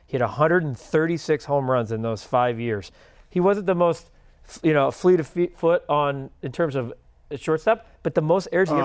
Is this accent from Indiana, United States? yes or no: yes; Indiana, United States; now in Chicago, United States; I grew up in Northwest Indiana, different. There's pockets of White Sox fans there. But I live on the northwest side of Chicago now.